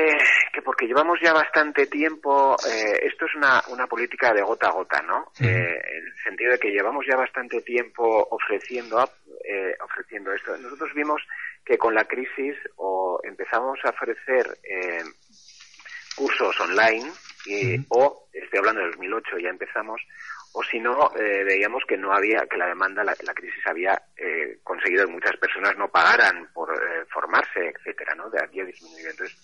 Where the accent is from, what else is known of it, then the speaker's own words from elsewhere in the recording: Pamplona, Navarre, Spain; moved away; yo soy de Pamplona. Cuando llegué aquí me encontré con una situación en la que para formarte en lo que tuvieras que formarte tenías que hacer mínimo 100 kilómetros.